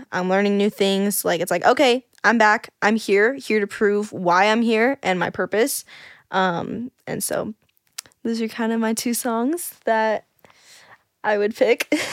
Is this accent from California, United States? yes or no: yes; California, United States; now in Florida, United States; which I'm so grateful for growing up in California, but also really grateful for the move to Florida